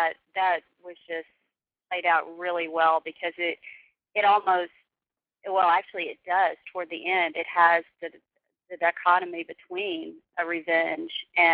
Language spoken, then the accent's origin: English; the South, United States; Now, I'm from the South, and almost every funeral is open casket.